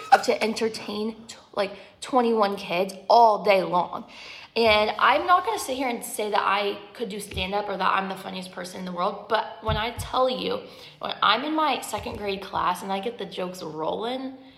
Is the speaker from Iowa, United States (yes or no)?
yes; Iowa, United States; now in Gainesville, United States; Okay, number one, I'm from Iowa. I literally love that state with my whole entire heart